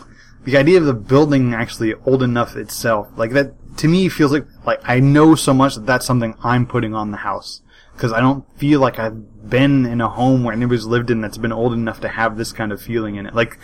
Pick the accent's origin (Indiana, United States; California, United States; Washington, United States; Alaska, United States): California, United States; now in San Jose, United States; an idea that it feels really alien as somebody who grew up on the West Coast. Because especially me, I grew up in the Central Valley.